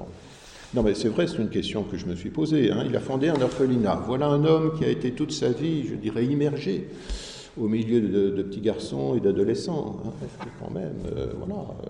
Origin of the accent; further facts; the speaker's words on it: Auvergne-Rhône-Alpes, France; je suis savoyard